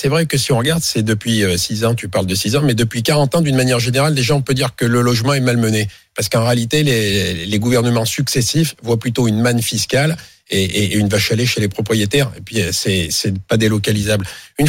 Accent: Clermont-Ferrand, Auvergne-Rhône-Alpes, France; je viens de Clermont.

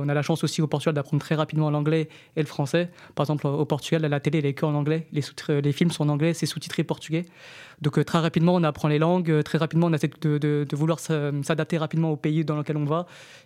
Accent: France; moi, en tant que français, j'essaie de parler français avec mes cousins portugais.

